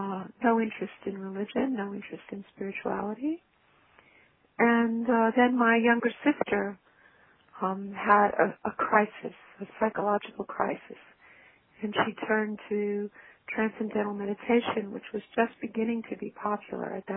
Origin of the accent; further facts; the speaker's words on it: New York City, New York, United States; when I was a small child, I grew up in New York City, in Brooklyn, New York City. And I was born into a Jewish family there, a rather poor Jewish family, actually.